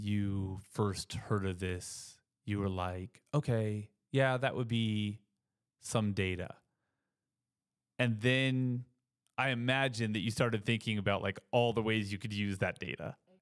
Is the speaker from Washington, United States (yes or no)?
no; New Mexico, United States; you're like, I'm from New Mexico. And they're like, oh, you live in the desert.